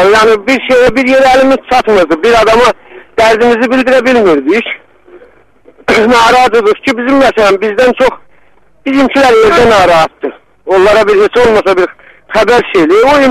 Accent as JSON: {"language": "Azerbaijani", "country": "Azerbaijan", "said": "Yox, xanım, biz özümüz, mən özüm Cəbrəliyəm. Yəni, o köşkünlərdən..."}